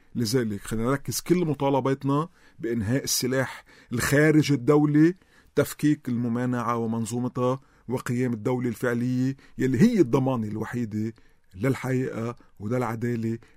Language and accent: Arabic; Lebanon; لازم يكون عنا كلبنانيين